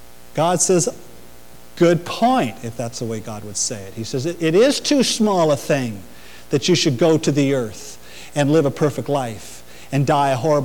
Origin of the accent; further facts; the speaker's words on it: Brockville, Ontario, Canada; growing up in Brockville the way I did, I was going to need a Savior.